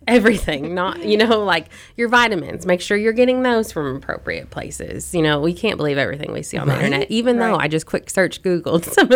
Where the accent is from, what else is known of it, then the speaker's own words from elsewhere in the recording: Florida, United States; I don't ever say I'm from Florida because everyone's like, ugh, bad. But I grew up in Florida, and we used to, like, hunt for gator.